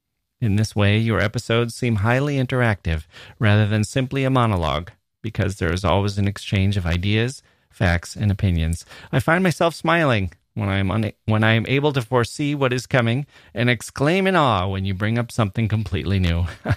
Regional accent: India; at the beginning of the COVID-19 lockdown in India, when I had to come back to my hometown some 5 hours away from Delhi.

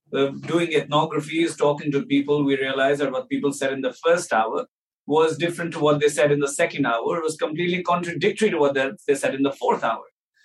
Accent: India; born there; I was born in India.

